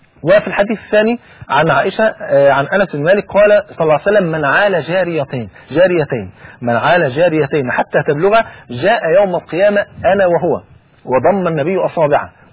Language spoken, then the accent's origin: Arabic; Egypt; المثل عندنا في مصر بيقول البنت حبيبة ابوها